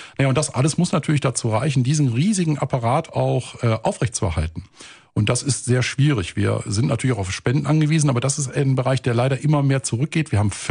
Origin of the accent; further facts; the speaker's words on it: Wuppertal, North Rhine-Westphalia, Germany; born there; also born or lived in Baden-Württemberg; Also ich bin gebürtiger Wuppertaler. Mhm. Und meine Eltern lebten mit mir da in Baden-Württemberg.